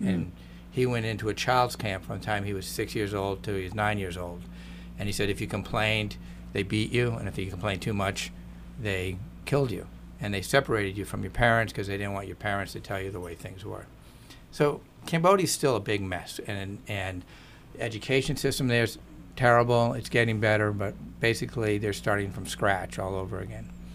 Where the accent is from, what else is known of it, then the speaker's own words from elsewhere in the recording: U.S. Virgin Islands; And I grew up in the Virgin Islands